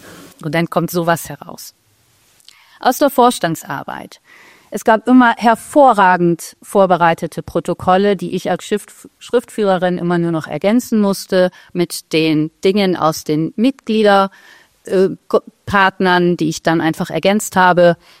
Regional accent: Northern Germany, Germany; ich bin ursprünglich Norddeutsche

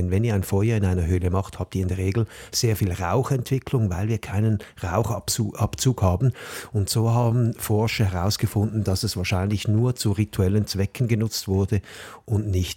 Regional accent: Switzerland; bei uns in der Schweiz liegt immer mal wieder so eine Zündholzschachtel auf der Toilette

